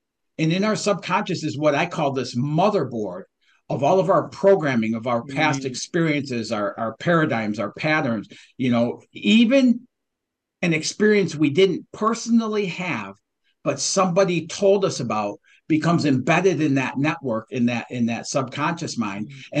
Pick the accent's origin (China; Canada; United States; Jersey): United States; Detroit, Michigan; Yeah, you know, I started out in, you know, I grew up in Detroit, Michigan.